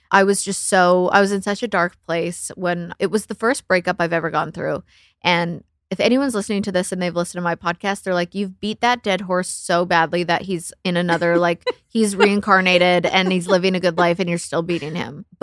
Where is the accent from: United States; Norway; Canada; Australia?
Canada; because I'm Canadian.